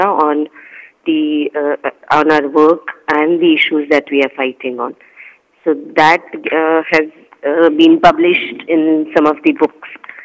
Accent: India; I come from India and I live in a state or province called Maharashtra, which is and close to Mumbai.

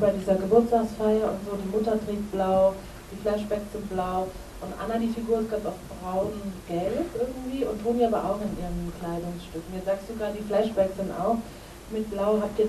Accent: Nuremberg, Bavaria, Germany; Ich komme ja ursprünglich aus Nürnberg.

